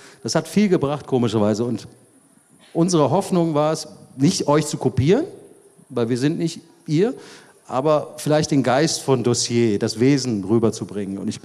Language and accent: German; Germany; Es ist schwer, weil also er ist Wiener, ich bin Deutscher, aber wir sind uns sehr ähnlich, komischerweise.